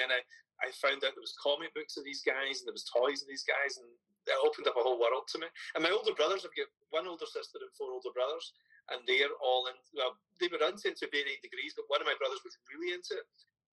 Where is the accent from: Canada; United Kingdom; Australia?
United Kingdom; Scotland; As a Scottish guy, you know, I live in the UK, and my plan was British comics